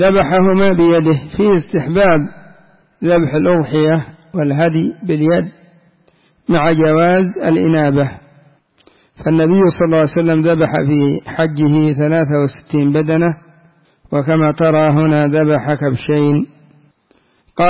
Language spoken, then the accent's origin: Arabic; Yemen; لكن تعود الناس على أي ذبيحة لا سيما عندنا في اليمن